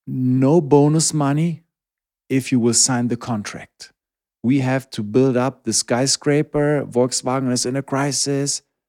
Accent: Wolfsburg, Lower Saxony, Germany; It was really hard because then I came home from Fritzlar. I visited home every Friday. It was 200 kilometers, Wolfsburg to Fritzlar.

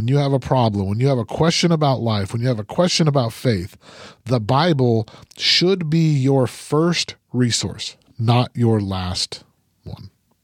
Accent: Utah, United States; I grew up in Utah

